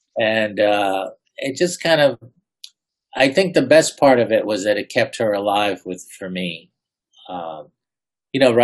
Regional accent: Campania, Italy; accent: Ischia dialect; first language Ischia dialect; English is a second language; I spoke English is my second language. My mother, who is from Ischia, the real Nona's daughter, never spoke English when she lived here for 35 years. As ridiculous as that sounds. But so I only spoke the Ischia dialect growing until I went to school at 6.

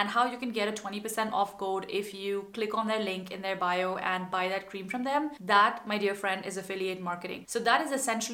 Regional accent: India; English is a second language; moved away as an adult; now in Germany; my first sort of experiment with blogging was kind of accidental when I moved abroad from India to Germany and started a lifestyle blog, which was all about how to be an expat.

